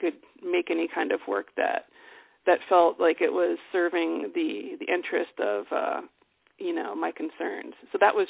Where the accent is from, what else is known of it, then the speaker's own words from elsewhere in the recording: Maryland, United States; also born or lived in Boston / New York; now in California, United States; I'm originally from Maryland, and I went to school in Boston. Then I spent a little bit of time in New York before coming out here about 2000.